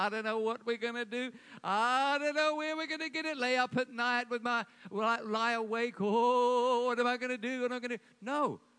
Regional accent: Bahamas; I'm from Bahamas. That's why I'm late.

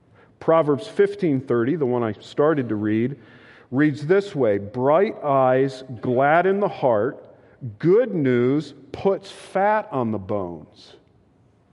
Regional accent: New England, United States; More personally, I thought of my younger years growing up in New England and how much I appreciated smelling the fragrance of lilacs in the spring.

